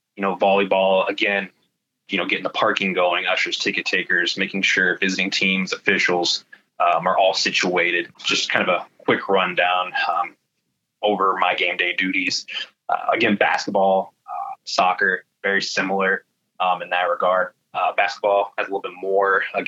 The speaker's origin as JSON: {"language": "English", "region": "Nebraska", "country": "United States", "tie": "born or raised there", "said": "Growing up in the Midwest, in Nebraska, on a farm, being able to get in there and get your hands dirty"}